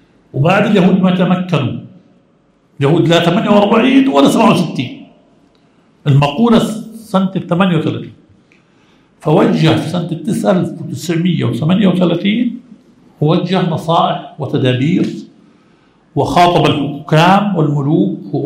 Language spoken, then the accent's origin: Arabic; Jerusalem, Palestine; أنا مقدسي بفضل الله وأفتخر وأحب القدس، أنا أصلي مقدسي